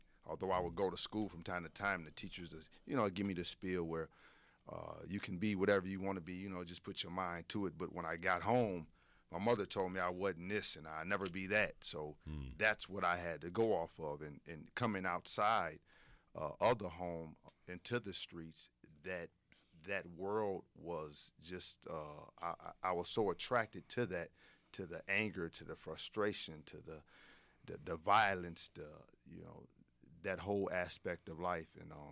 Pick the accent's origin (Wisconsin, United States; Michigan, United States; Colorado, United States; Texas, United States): Wisconsin, United States; Racine; I grew up in Racine, Wisconsin. In my earlier years, I come from a dysfunctional home.